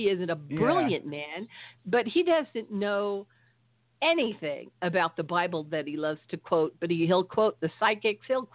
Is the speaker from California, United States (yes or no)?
yes; California, United States; I'm from Southern California, and then I went back to Northern California, back in 2005 and lived there until 2011.